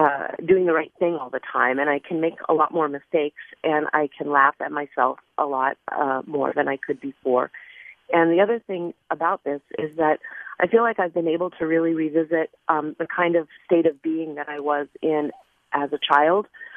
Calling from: Berkeley, California, United States; I'm calling from Berkeley.

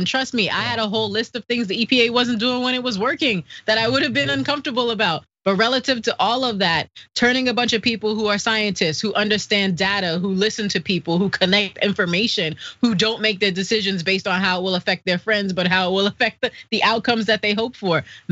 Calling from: Maryland, United States; I'm calling from Maryland, which has really done a vanguard job of failing to regulate on methane

